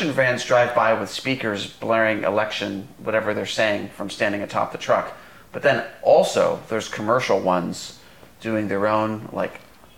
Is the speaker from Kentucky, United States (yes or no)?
no; New York, United States; I mean, as a New Yorker